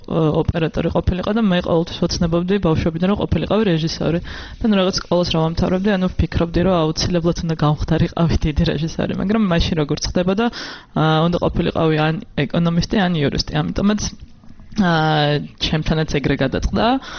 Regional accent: Tbilisi, Georgia; დავიბადე და გავიზარდე თბილისში და შესაბამისად ვიღებდი იმ გარემოს, სადაც ვარ

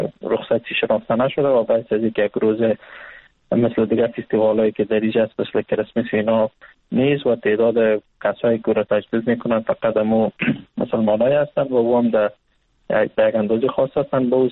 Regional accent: Afghanistan; خودم امروز خودم هم خارج از افغانستان هستم

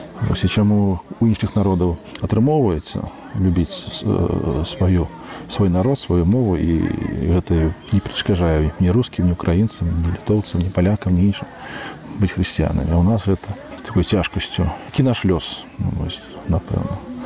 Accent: Belarus; ми білоруси

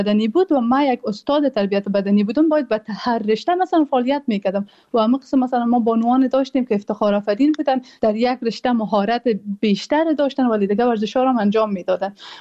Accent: Afghanistan; now in Germany; بیرون از افغانستان هستیم فعالیت‌های خود را ادامه بدیم

